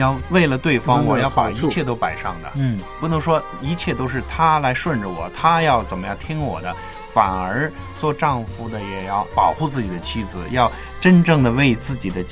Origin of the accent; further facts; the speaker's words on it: China; 我们中国人这方面少一点